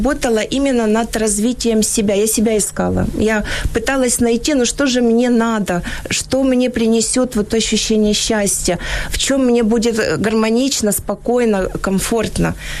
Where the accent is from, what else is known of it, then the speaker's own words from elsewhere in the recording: Kropyvnytskyi, Kirovohrad Oblast, Ukraine; я вообще сама из Кировограда, у меня было в Кировограде все хорошо.